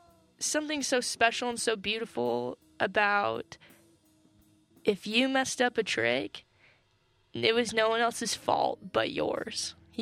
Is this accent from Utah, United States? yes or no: yes; Salt Lake City, Utah, United States; I'm a musician from Salt Lake City